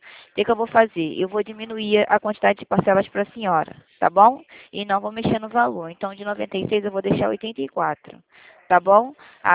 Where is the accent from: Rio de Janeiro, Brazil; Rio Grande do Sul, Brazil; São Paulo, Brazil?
Rio de Janeiro, Brazil; Não, eu sou do centro da cidade do Rio de Janeiro, tá bom?